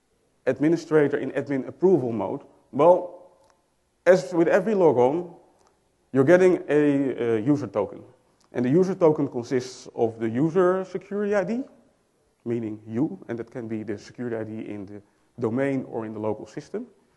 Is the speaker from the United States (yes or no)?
no; Netherlands; English is a second language; I'm from the Netherlands, so excuse me for my accent, I can't help it.